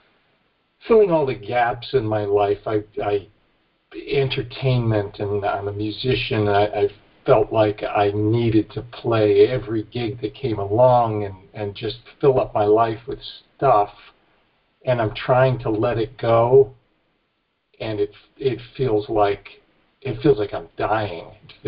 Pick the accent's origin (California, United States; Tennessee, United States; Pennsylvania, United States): Pennsylvania, United States; I'm from Pennsylvania, and looking forward to going to the Harrisburg thing to meet you.